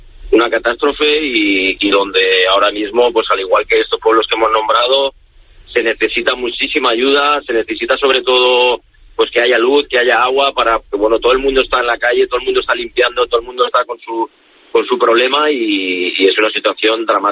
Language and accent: Spanish; Aldaya, Valencian Community, Spain; pero Aldaya, que es mi pueblo, estamos con muchos problemas, también sí.